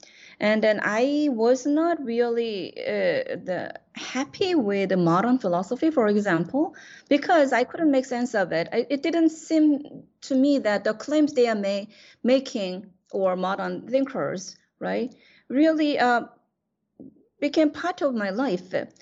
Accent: South Korea; now in United States; I grew up in Asian culture in South Korea, but my education was modern education

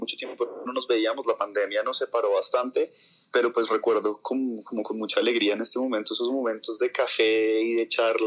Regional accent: Bogotá, Colombia; born there; soy actor, nací en Bogotá, Colombia, en el 88.

